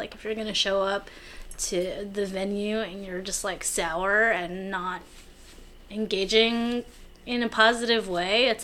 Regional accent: New Jersey, United States; I'm from Jersey.

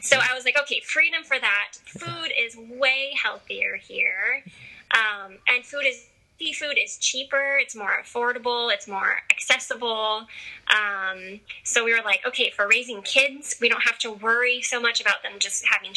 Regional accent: Seattle, Washington, United States; I'm from Seattle and my husband's from Houston, Texas, but we were living in Seattle.

